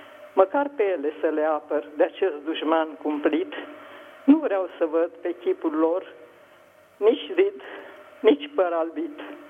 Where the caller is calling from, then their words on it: Bucharest, Romania; Sunt din București.